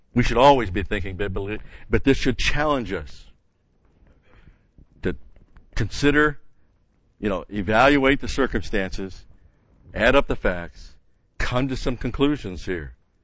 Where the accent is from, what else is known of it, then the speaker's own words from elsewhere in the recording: New York, United States; And I was a Yankees fan as a kid, but growing up in New York, but that was back in the 50s